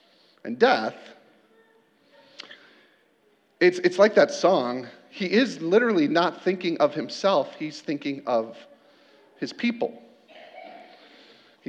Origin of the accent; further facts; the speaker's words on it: United States; I'm from America. Like, we like perfected celebrity culture and influencer culture. All we want as Americans is crowds.